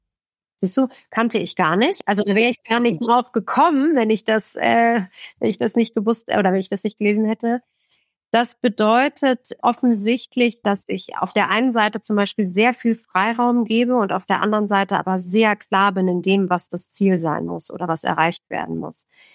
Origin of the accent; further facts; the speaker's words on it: West Berlin, Berlin, Germany; Ich komme aus West-Berlin, für mich war das Thema West-Ost ein Riesenthema.